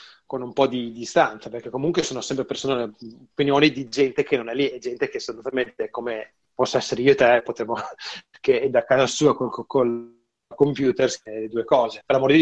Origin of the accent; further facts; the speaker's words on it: Veneto, Italy; No, io guarda, dalle mie parti, cioè, in Veneto si diceva